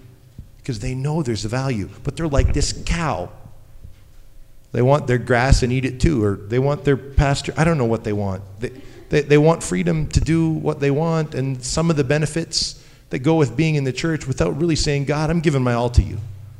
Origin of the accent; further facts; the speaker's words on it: Canada; and notice I'm from Canada.